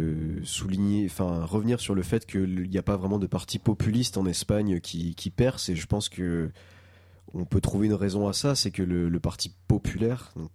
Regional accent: Nîmes, Occitanie, France; Et donc plus précisément, je viens de la préfecture du Gard qui est Nîmes

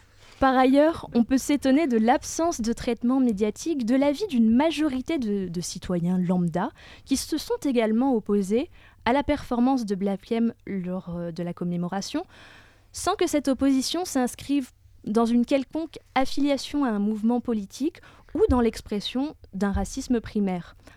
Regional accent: Paris, Île-de-France, France; now in Lyon, France; Alors, je viens de Paris. Je suis descendue à Lyon voir une copine il y a de ça 6 mois

